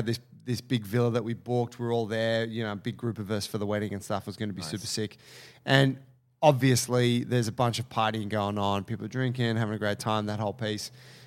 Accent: Australia; I said, oh, I'm just here for a week. You know, I'm from Australia. You know, I'm like a blue belt.

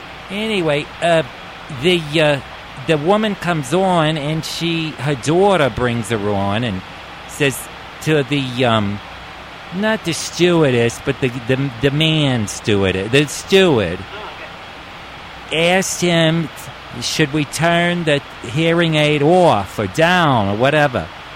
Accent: New York, United States; I am from New York.

